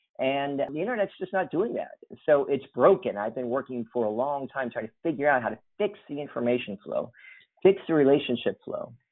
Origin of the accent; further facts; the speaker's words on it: Kentucky, United States; Well, my whole family was Republican, but back then in Kentucky, people didn't have anything against Republicans, but it's a very blue state.